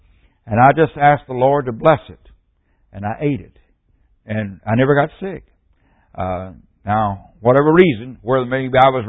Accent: Mississippi, United States; I'm from Mississippi, and we talk slow in Mississippi, and we also think slow.

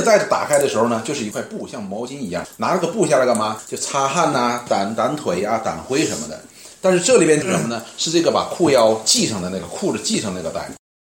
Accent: Northeast China, China; 以前那个我们东北人都是有一个

